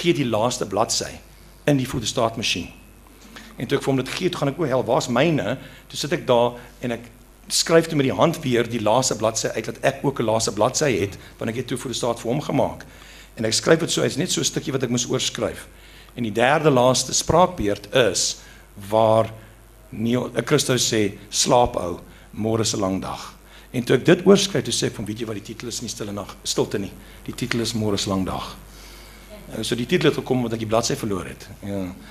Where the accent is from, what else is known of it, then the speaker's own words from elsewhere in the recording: Eastern Cape, South Africa; ek kom van die Ooskaap, waar ek groot geword